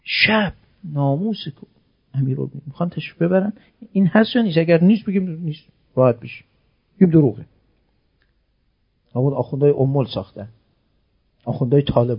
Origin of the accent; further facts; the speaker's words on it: Iran; شرمساریم بگیم ما ایرانی هستیم.